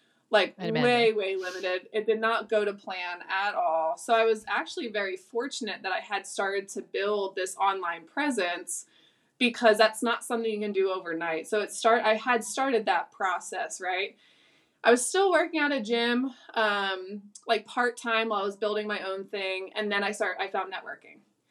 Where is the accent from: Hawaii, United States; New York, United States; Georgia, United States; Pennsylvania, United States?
Pennsylvania, United States; Philadelphia; We ended up moving out to Kansas. I'm from Philly.